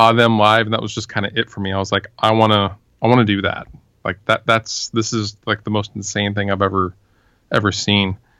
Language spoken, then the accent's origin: English; Federal Way, Washington, United States; also born or lived in Renton; now in Tacoma, United States; Yeah, I was born in Renton and raised in Federal Way.